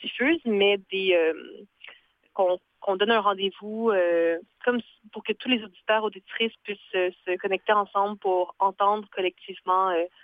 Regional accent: Quebec, Canada; Moi, je viens des Laurentides.

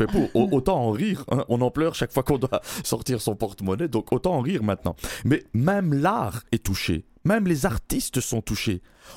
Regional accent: Belgium; il est vrai qu'en tant que Belge, j'avais déjà choisi, hein.

